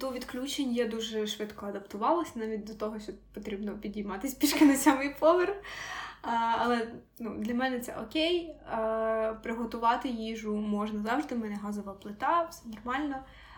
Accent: Vinnytsia, Vinnytsia Oblast, Ukraine; Я з Вінниці, у нас поряд кордон з Молдовою

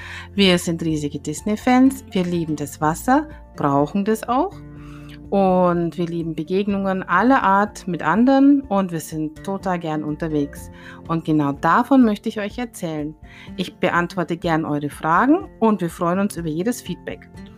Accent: Bavaria, Germany; now in Stuttgart, Germany; Und zwar aus Bayern, genauer gesagt aus der nördlichen Oberpfalz, wo man so liebevoll sagt, das ist da, wo die Leute bellen. Mein Dialekt ist allerdings schon gemäßigt und seit circa 10 Jahren wohne ich schon im Schwoberländle, im Großraum Stuttgart.

